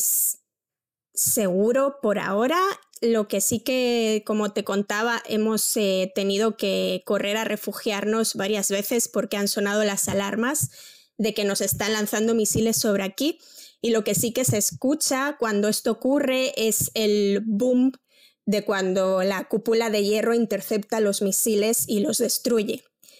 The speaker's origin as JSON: {"language": "Spanish", "country": "Spain", "moved": "yes", "lives_now": "Israel", "said": "Vivo en Israel desde hace casi 3 años. Soy española y soy israelí."}